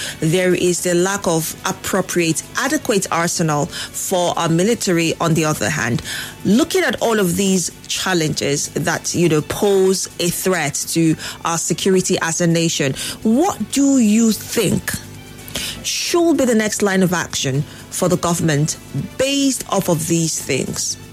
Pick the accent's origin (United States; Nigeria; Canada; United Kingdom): Nigeria; So being the Nigerian, being the one who is being governed, I would like to hear from you